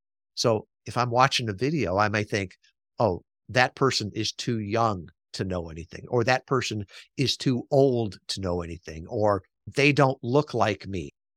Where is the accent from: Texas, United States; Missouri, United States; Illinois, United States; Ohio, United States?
Illinois, United States; Chicago; Sorry, I grew up in Chicago.